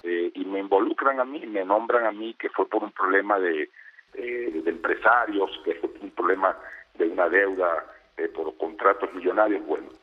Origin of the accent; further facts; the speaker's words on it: Mexico; yo soy ciudadano mexicano